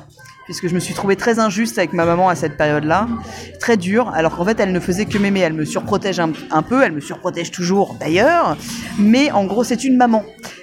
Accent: Rouen, Normandy, France; J'ai grandi à Rouen, voilà, dans une famille dont le cinéma n'est pas un métier, c'est plutôt un divertissement

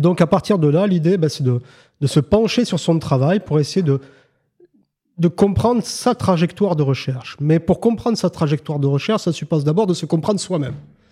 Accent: Bressols, Occitanie, France; Ouais, donc moi, je suis né dans le Bacquercy, du côté de Bressols, au milieu des champs de pommiers. Voilà, donc moi, j'ai vécu simultanément dans deux mondes.

